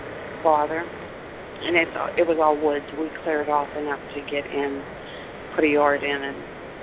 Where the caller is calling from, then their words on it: Pennsylvania, United States